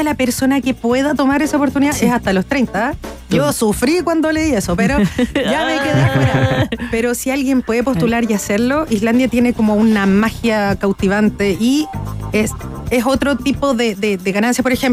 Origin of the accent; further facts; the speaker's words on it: Chile; como buen chileno te cagan, ¿cachai?